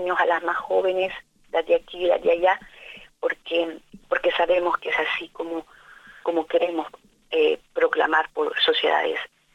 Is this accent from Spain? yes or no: no; El Salvador; moved away; me emigré hace muchos años de El Salvador